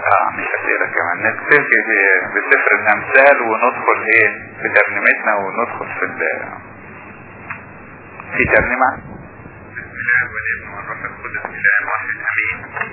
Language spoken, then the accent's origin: Arabic; Asyut, Asyut Governorate, Egypt; عندنا في اسيوط